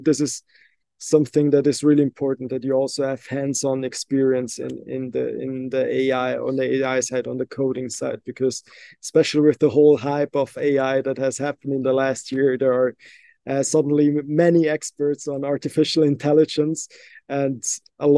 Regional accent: Switzerland; also born or lived in Barcelona, Spain; my mother is here from Switzerland, Zurich. And yeah, at the beginning, I was born in Barcelona and we grew up there until I was five. I went into the kindergarten there and then we moved as a whole family back to Switzerland.

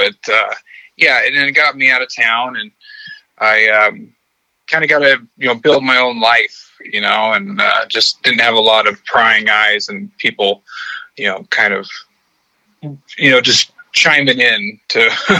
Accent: Kennewick, Washington, United States; moved away as an adult; now in California, United States; So I grew up in a town called Kennewick, Washington in the Tri-Cities. It's actually in the desert part of Washington State.

